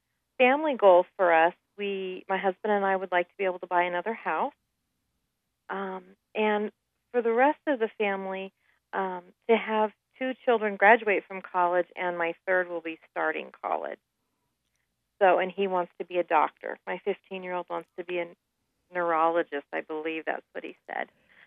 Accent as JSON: {"language": "English", "town": "Las Vegas", "region": "Nevada", "country": "United States", "tie": "born or raised there", "also_born_or_lived": "Buffalo", "said": "I was born in Buffalo, New York, but I was raised in Las Vegas. We moved to Montana in 2006."}